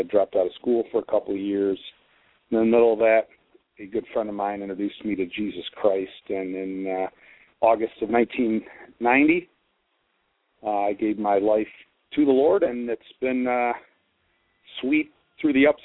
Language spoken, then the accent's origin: English; Ida, Michigan, United States; also born or lived in Toledo; in some ways I consider Toledo my home. I was born in Toledo, raised nearby in Ida, Michigan